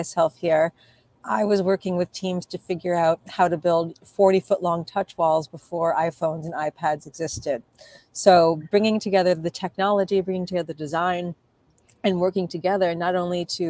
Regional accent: New York City, New York, United States; I grew up again in New York, so I was raised on, you know, WNET and Channel 13 and public television, Sesame Street.

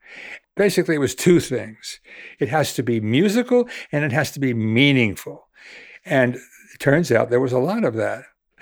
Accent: United States; born there; I was born in America, and if I had been born in Europe

